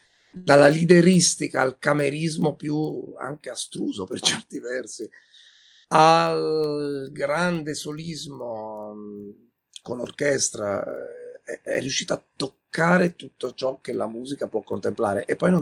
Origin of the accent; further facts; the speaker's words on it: Pisa, Tuscany, Italy; Livorno è, lo dico da pisano, la città storicamente più accogliente